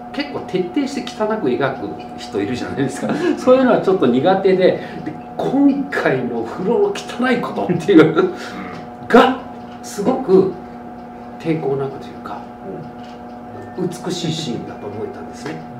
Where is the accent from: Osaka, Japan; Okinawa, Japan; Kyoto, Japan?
Okinawa, Japan; 沖縄から来ました。